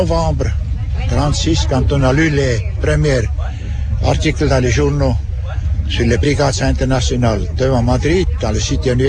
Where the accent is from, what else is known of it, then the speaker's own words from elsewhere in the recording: Burgdorf, Bern, Switzerland; moved away as an adult; le 16 décembre 36, je suis parti de Burtorf, c'est dans l'Emmental, près de Berne.